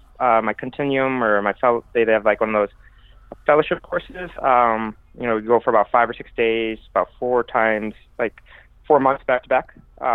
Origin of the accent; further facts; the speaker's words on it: Michigan, United States; now in Chicago, United States; Like, I'm from Michigan, grew up in the Midwest, went to U of M undergrad, and then went to Detroit Mercy Dental School. And then I came out to Chicago